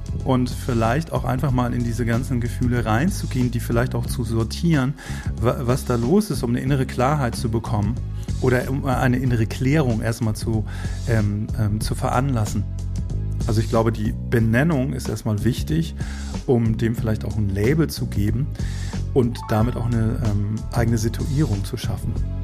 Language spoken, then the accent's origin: German; Schleswig-Holstein, Germany; also born or lived in Berlin; bin ich in Schleswig-Holstein geboren, bin auch in Schleswig-Holstein aufgewachsen, habe dann meinen Zivildienst in Hamburg gemacht und habe dann den Schritt für ein Dorfkind, der dann doch ein großer gewesen ist, in die große Stadt nach Berlin gemacht.